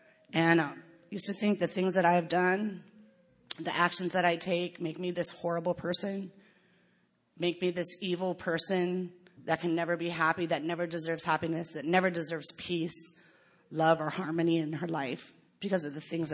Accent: Portland, Oregon, United States; I'm from Portland, Oregon. And doesn't snow a lot there

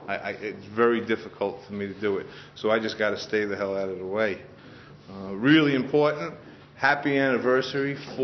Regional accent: Queens, New York, United States; But yeah, I grew up in Queens, and I was one of those people, obviously, that never felt like I belonged.

